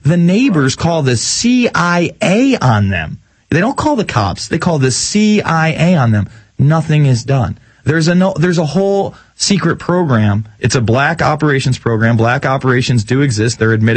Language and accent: English; New York, United States; And believe me, I'm a New Yorker.